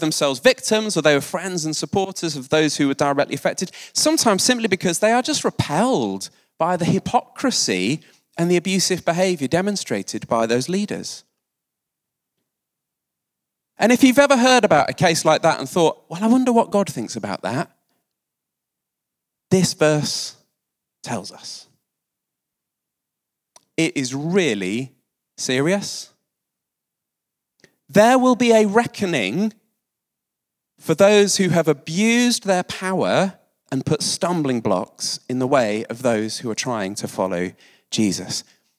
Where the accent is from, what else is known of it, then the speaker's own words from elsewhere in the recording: United Kingdom; I mean, we're British. It would be a cup of tea, let's be honest.